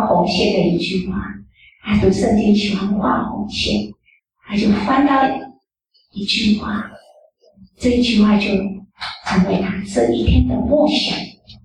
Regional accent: Taiwan; 我们台湾话叫做英英公代子

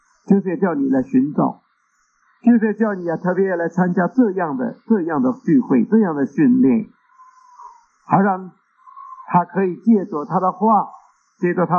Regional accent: China; 特别我们中国人说好，那个江山易改呀，本性难移呀。

